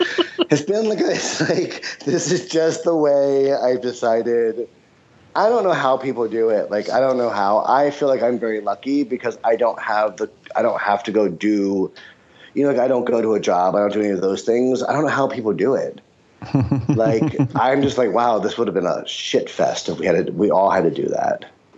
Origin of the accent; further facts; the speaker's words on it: New York City, New York, United States; And what we were going to do was spend a week with John in New York because I'm from New York City and he's never been to New York.